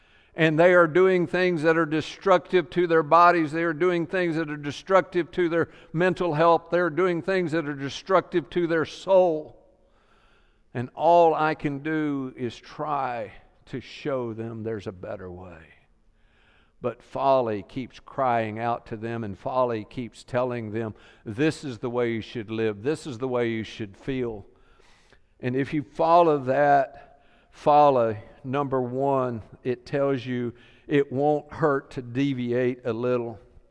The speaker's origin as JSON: {"language": "English", "region": "the Carolinas", "country": "United States", "tie": "born or raised there", "said": "I grew up in the Carolinas. They had the sweetest water there ever was."}